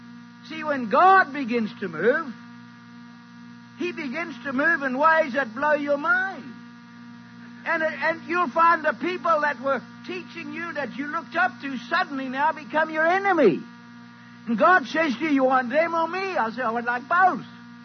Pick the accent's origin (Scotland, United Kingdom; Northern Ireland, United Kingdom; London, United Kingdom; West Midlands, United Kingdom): Scotland, United Kingdom; because I'm Scottish.